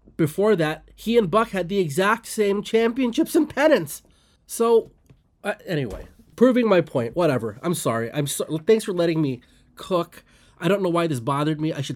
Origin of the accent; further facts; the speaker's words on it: California, United States; So I grew up in the Bay Area.